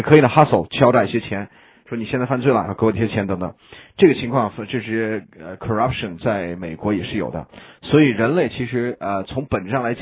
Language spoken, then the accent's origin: Chinese; China; 虽然你可以解释我们中国人不袭警